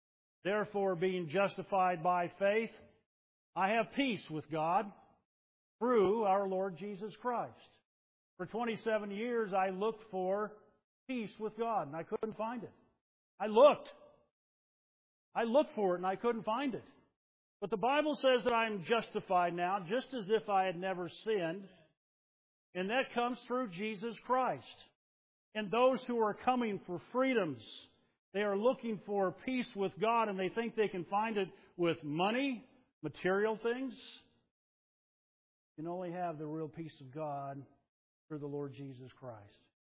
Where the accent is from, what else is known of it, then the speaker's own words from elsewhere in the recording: United States; She didn't like me because I'm from America and she is not.